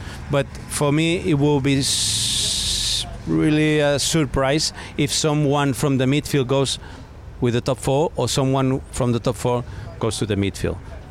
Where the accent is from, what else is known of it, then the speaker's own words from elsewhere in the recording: Catalonia, Spain; Welcome to Catalonia. Welcome to my hometown that is not far from here. It's a lot. It's 80 k's from here.